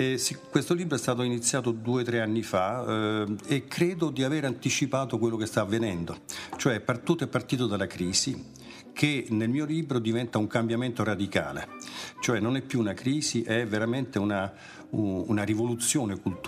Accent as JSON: {"language": "Italian", "town": "Rome", "region": "Lazio", "country": "Italy", "also_born_or_lived": "Geneva / Paris", "moved": "as an adult", "said": "Sì, io sono trasteverino, anche se ho emigrante per tanti anni a Ginevra e a Parigi, ho insegnato sempre all'estero, però tornando nel mio borgo"}